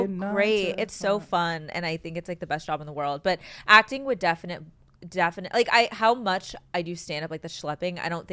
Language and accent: English; Boston, Massachusetts, United States; I'm from Boston originally.